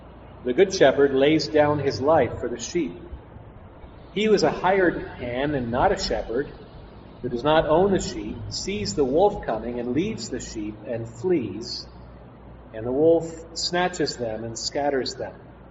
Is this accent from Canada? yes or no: yes; Canada; now in Philippines; I'm a pastor from Canada